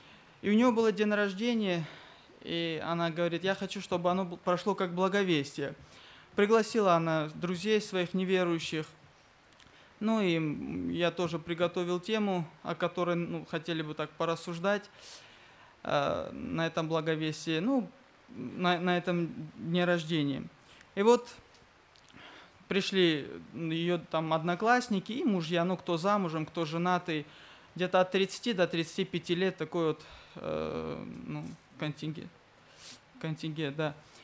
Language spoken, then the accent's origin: Russian; Nagorno-Karabakh, Azerbaijan; Я из Нагорного Карабаха.